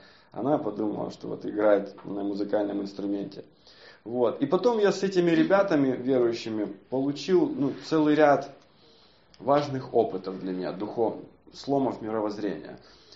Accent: Zaporizhzhia, Zaporizhzhia Oblast, Ukraine; now in Kyiv, Ukraine; я из Запорожья переехал.

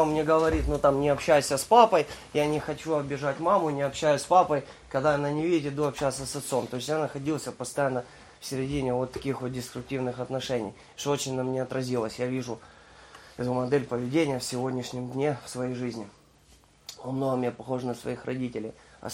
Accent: Kyiv, Ukraine; born there; Я родился в Киеве в прекрасной семье.

